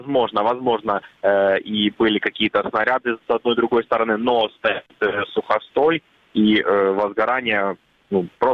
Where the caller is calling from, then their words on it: Sievierodonetsk, Luhansk Oblast, Ukraine; Северодонецк.